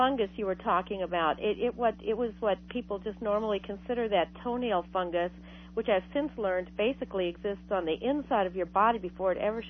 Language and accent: English; Anaheim, California, United States; Well, okay. I'm from Anaheim.